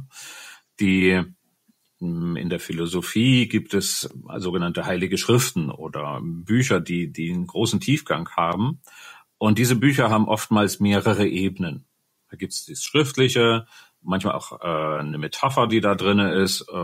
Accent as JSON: {"language": "German", "town": "Dresden", "region": "Saxony", "country": "Germany", "tie": "born or raised there", "said": "Also, ich komme aus Dresden, bin hier aufgewachsen"}